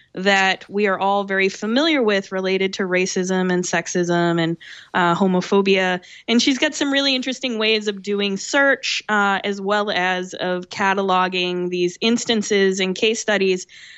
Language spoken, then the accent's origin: English; Massachusetts, United States; I grew up near Boston and had many, many experiences in Salem.